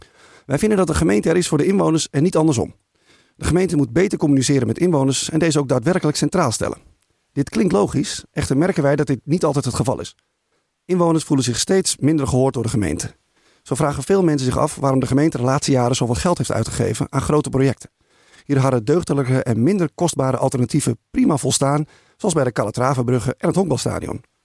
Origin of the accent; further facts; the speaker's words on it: Haarlemmermeer, North Holland, Netherlands; Ik ben geboren en getogen in Haarlemmermeer. Ik heb namelijk 25 jaar in Zwanenburg gewoond, een jaar in Halleweg en nu woon ik alweer 14 jaar in Hoofddorp in de wijk Florianden. Ik woon dus al 40 jaar in deze mooie gemeente